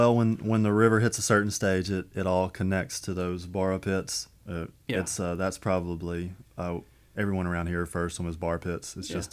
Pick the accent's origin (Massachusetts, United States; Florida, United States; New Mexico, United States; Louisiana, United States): Louisiana, United States; Ruston; But I was born and raised in Ruston, Louisiana.